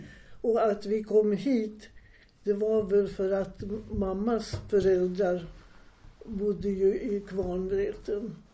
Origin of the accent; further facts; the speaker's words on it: Enköping, Uppsala County, Sweden; moved away; jag kom ju hit 1930 ifrån Enköping. Och far var ju vid järnvägen.